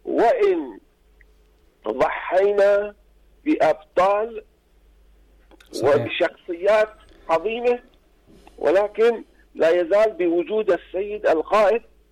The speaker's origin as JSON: {"language": "Arabic", "country": "Iran", "said": "خاصة من بلدنا إيران"}